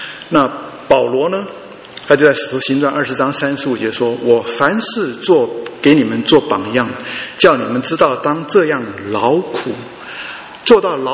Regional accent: China; 我们中国人不是说什么熟能生巧，对不对？

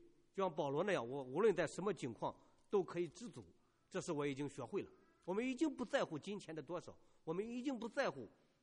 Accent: Shandong, China; 所以我当天晚上就赶回山东我的老家

